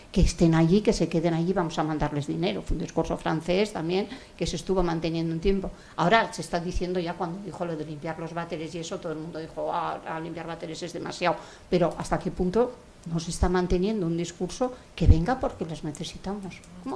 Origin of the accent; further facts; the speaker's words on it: Basque Country, Spain; Porque nosotras, fíjate que somos vascas